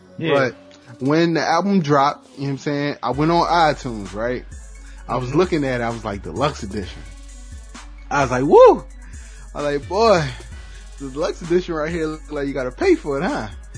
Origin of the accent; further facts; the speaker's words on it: Chester, Pennsylvania, United States; Now, me on the other hand, I'm from Chester. Now, it's real close to Philly